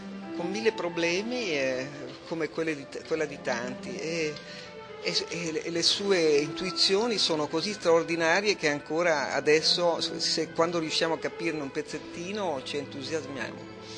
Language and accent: Italian; Carpi, Emilia-Romagna, Italy; io sono nato a Carpi, ho fatto il liceo classico a Modena, ho fatto l'università a Bologna, quindi io sono... conosco, ho ancora qualche parente a Carpi